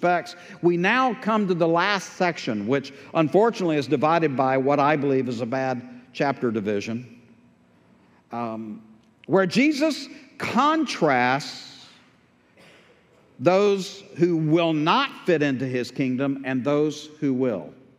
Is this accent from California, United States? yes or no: no; Texas, United States; Thought it was obvious, but then again, I'm from East Texas.